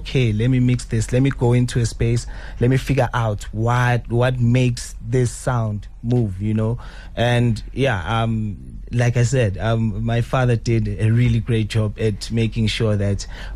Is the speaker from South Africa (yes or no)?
yes; South Africa; I am a South African artist, born and raised here